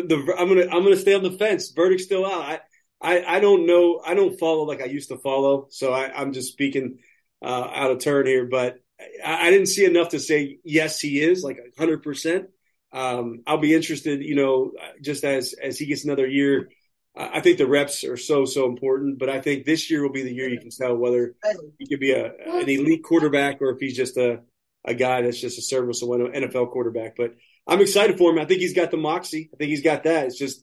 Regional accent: Pittsburgh, Pennsylvania, United States; I'm from Pittsburgh, so I'm more of a Pirates, Steelers, Penguins fan.

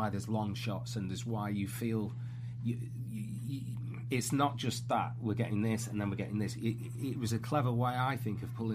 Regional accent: Manchester, North West England, United Kingdom; You know, we're Brits. I'm from Manchester.

